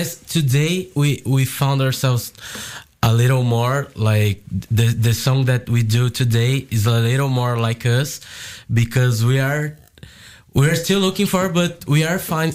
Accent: Brazil; We're from Brazil, right?

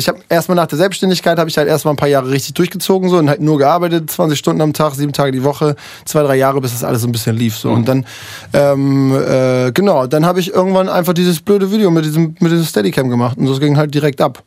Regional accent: Zeven, Lower Saxony, Germany; ich bin da geboren. Mhm. Ich wurde in Zeven geboren und bin dann halt ein Dorf weitergezogen und dann noch ein Dorf weitergezogen, ich bin da nie weggekommen.

